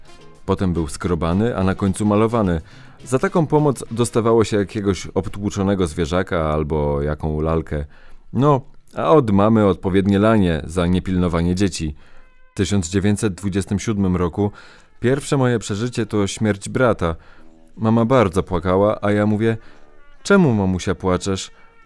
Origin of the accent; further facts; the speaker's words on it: Łódź, Łódź Voivodeship, Poland; born there; Mieszkam od lat na Ciasnej, na Bałutach. Urodziłam się w Łodzi.